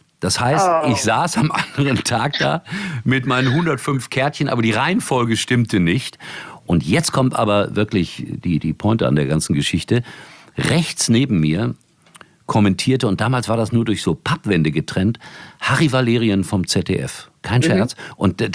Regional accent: Gelsenkirchen, North Rhine-Westphalia, Germany; Ich komme aus Gelsenkirchen.

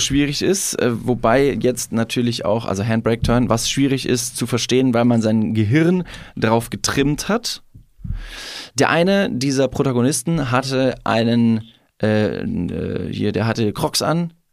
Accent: Italy; Ich habe meistens zwei, ich bin Italiener.

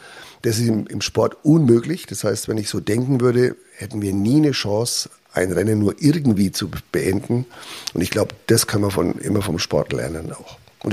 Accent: Bavaria, Germany; Ich bin in Oberfranken aufgewachsen, an der Frankenwald-Bergrennstrecke.

